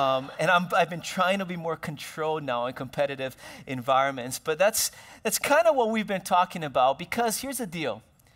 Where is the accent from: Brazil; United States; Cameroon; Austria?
Brazil; I grew up in Brazil